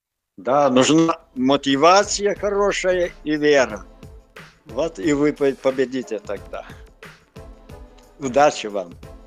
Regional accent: Lithuania; first language Lithuanian; Russian is a second language; Я сам литовец. Я литовец, поэтому я уже как бы два языка знаю, русский и литовский.

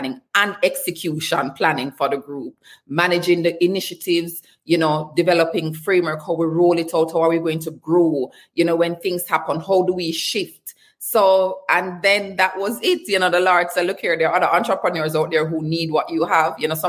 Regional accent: Jamaica; especially in US dollars as a Jamaican

